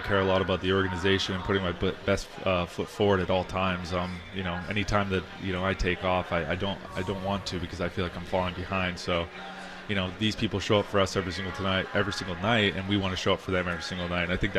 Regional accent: Philadelphia, Pennsylvania, United States; But, you know, I think growing up in Philly or coming up with Philly was really interesting.

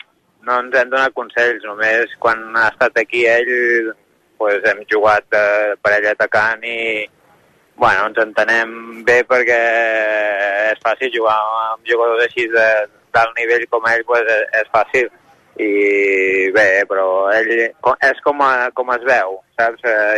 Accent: Banyoles, Catalonia, Spain; jo sóc d'allà, jo sóc de Banyoles, mm-hmm.

